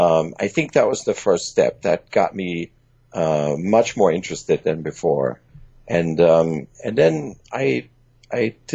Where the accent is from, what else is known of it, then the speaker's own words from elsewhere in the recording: Germany; English is a second language; also born or lived in Iran; father is Iranian, my mom is German, and just like you, I actually grew up in Germany and in Iran, and English is my third language.